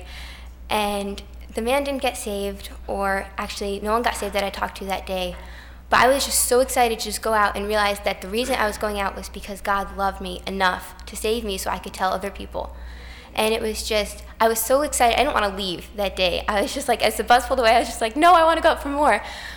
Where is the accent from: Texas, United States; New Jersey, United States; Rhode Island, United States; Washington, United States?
Rhode Island, United States; I'm from Rhode Island.